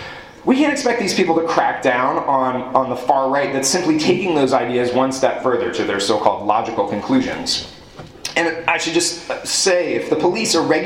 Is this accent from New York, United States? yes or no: no; New Orleans, Louisiana, United States; also born or lived in Madison; now in San Francisco Bay Area, United States; I grew up in New Orleans. Of course, there was all sorts of scandals of Klan members in the force. And then I moved to the Bay Area, well, by way of Madison, but whatever. Now I'm in the Bay Area